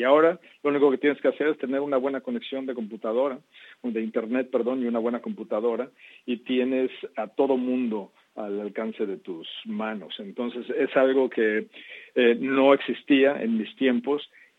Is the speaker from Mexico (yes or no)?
yes; Mexico; los años que crecí en México, en el que fueron mis años formativos